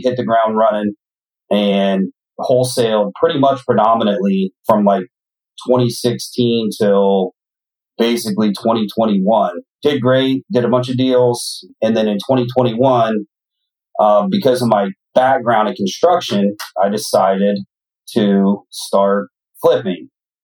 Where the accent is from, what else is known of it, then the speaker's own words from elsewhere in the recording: Ohio, United States; I am originally from Ohio.